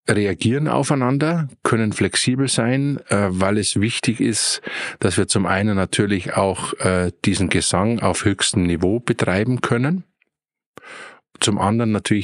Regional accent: Regensburg, Bavaria, Germany; Also ich bin ein Regensburger, wohne im Landkreis, aber bin mit Regensburg natürlich seit der Geburt verwurzelt, bin da auch geboren

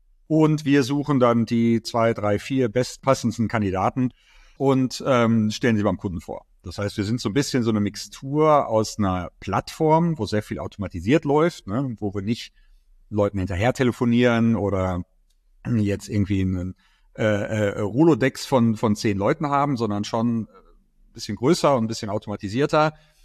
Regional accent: Dortmund, North Rhine-Westphalia, Germany; also born or lived in United States / Sweden; Ich bin kein Berliner. Die wenigsten in Berlin sind ja heutzutage Berliner. Ich komme ursprünglich aus Dortmund, habe da studiert

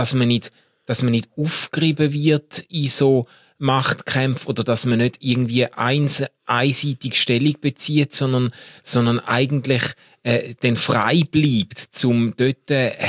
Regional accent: Switzerland; dass wir als Schweizer jetzt eben nicht reich an Bodenschätzen oder reich an irgendetwas

